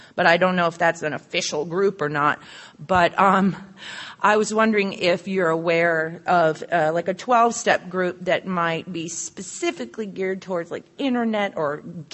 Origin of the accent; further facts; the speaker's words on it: Savannah, Georgia, United States; I'm an alcoholic from Savannah, Georgia.